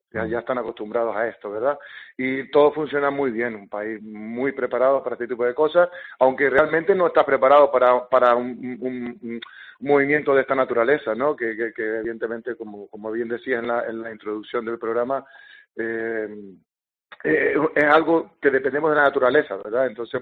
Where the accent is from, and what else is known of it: Tenerife, Canary Islands, Spain; now in Iceland